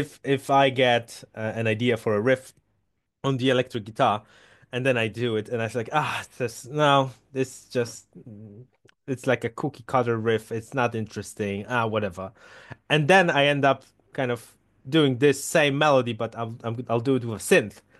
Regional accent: Poland; first language Polish; English is a second language; Polish is my first language, and English is just something I've

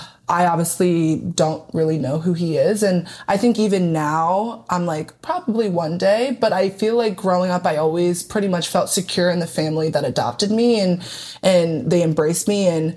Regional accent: Schwenksville, Pennsylvania, United States; So the town I grew up in, I grew up in Pennsylvania, but the town I grew up in is Schwanksville.

